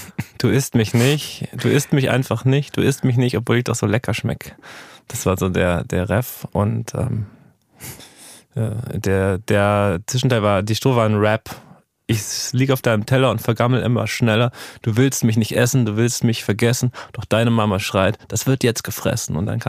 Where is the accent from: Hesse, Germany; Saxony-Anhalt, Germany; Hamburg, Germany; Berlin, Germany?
Berlin, Germany; Ich bin in Frohnau aufgewachsen, das ist ganz oben.